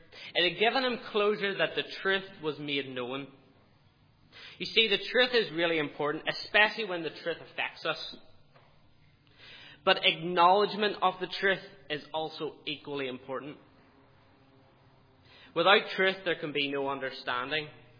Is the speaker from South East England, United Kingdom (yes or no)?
no; Northern Ireland, United Kingdom; When I grew up in Northern Ireland, I didn't grow up in a Christian home.